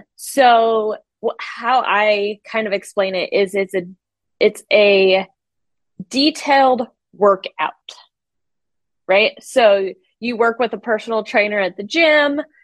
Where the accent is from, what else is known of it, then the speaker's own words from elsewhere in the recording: Idaho, United States; So I grew up in Idaho. That's where I'm still located with my husband and our three dogs. Grew up on a farm